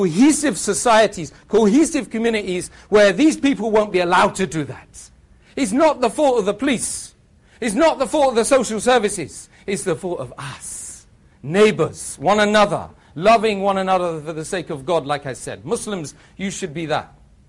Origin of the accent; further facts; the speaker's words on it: United Kingdom; And this is the culture we've let invade us as British people.